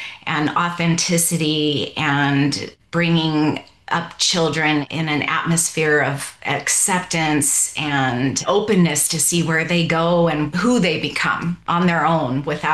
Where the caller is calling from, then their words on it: Woodburn, Oregon, United States; I am in Woodburn, Oregon, about halfway between Portland, Oregon, and Salem, which is the capital here.